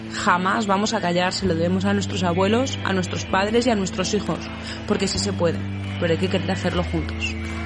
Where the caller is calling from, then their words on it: Zaragoza, Aragon, Spain; de Zaragoza.